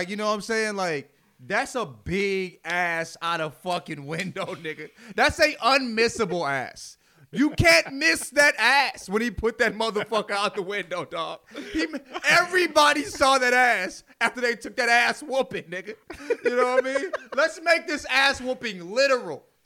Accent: St. Louis, Missouri, United States; I'm from St. Louis, nigga. You know what I'm saying? Like, I'm not from a big ass city

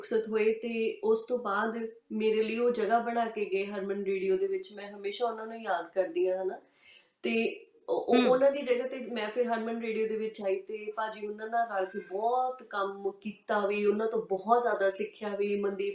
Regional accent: Narangwal Khurd, Punjab, India; ਭੈਣ ਜੀ, ਮੇਰਾ ਪਿੰਡ ਲੁਧਿਆਣੇ ਦਾ ਬਹੁਤ ਹੀ ਸੋਹਣਾ ਪਿੰਡ ਹੈ, ਨਾਰੰਗਵਾਲ ਖੁਰਦ, ਨਾਰੰਗਵਾਲ ਕਲਾਂ ਤੇ

